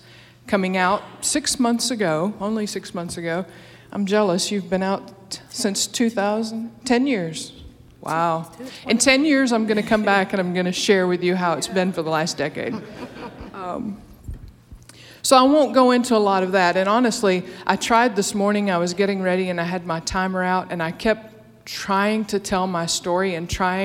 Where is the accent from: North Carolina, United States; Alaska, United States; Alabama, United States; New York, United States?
Alabama, United States; I was raised in church. I grew up in the Deep South in Alabama, the daughter of a Baptist pastor.